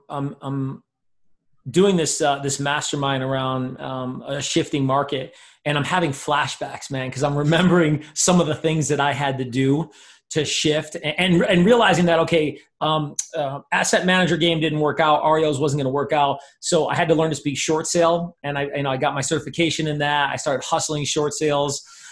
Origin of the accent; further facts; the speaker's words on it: New York, United States; now in Las Vegas, United States; because I'm not from Vegas. I'm from New York, right?